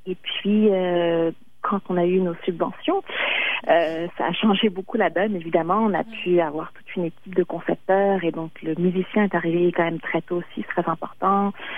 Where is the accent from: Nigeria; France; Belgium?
France; also born or lived in Mexico; now in Canada; je suis née au Mexique, mais j'ai grandi en France et là, ça fait plus de 10 ans que je suis au Québec. C'est que déjà, culturellement, c'est assez mélangé.